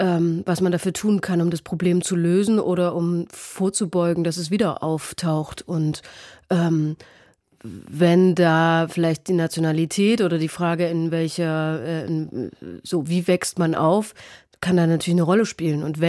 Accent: Leipzig, Saxony, Germany; ich komme aus Leipzig, ich habe keine Migrationsgeschichte

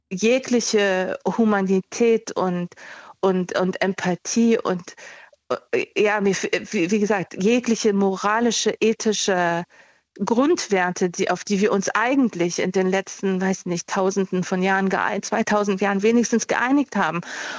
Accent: Munich, Bavaria, Germany; born there; Ich bin in München geboren.

